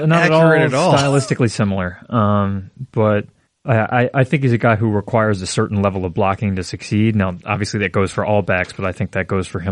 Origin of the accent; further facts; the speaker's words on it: Ann Arbor, Michigan, United States; I mean, growing up in Ann Arbor and then going to Michigan, there is a certain connection with the people who are also from Ann Arbor.